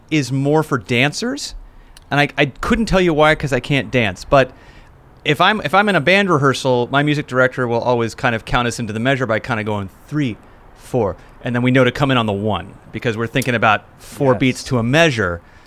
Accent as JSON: {"language": "English", "town": "Los Angeles", "region": "California", "country": "United States", "tie": "born or raised there", "said": "being I was born in Los Angeles."}